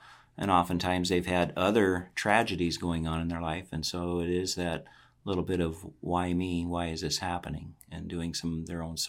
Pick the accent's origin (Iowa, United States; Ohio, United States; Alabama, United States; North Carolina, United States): Iowa, United States; Cedar Rapids; also born or lived in Missouri; Born and raised in Cedar Rapids and then moved to Missouri for the college experience and then back here.